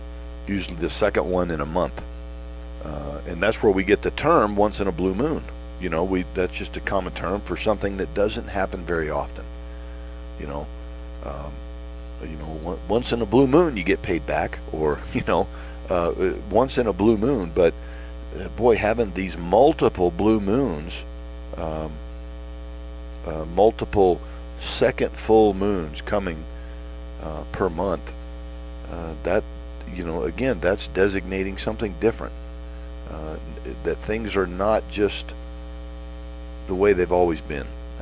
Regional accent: Florida, United States; now in North Florida, United States; Growing up in Central Florida, I remember it snowed in 1976, the year the country's bicentennial.

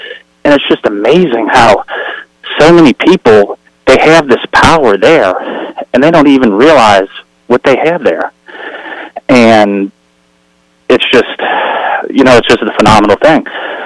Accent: Meadows, Louisiana, United States; I'm from Meadows, Louisiana, which is actually a suburb of New Orleans.

